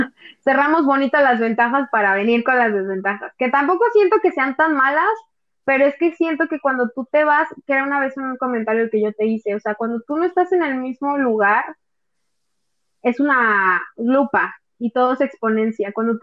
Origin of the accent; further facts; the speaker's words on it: San Luis Potosí, Mexico; a mí cuando yo estaba en Puebla y me decían, ¿de dónde eres? Y yo, ah, pues de San Luis.